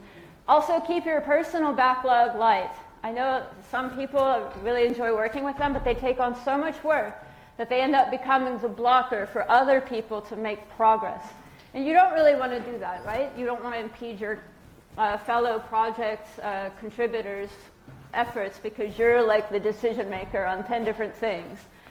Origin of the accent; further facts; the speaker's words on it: United States; now in Germany; I'm an American living in Germany since 2015, and I mention this because I came to Germany with a very live-to-work mindset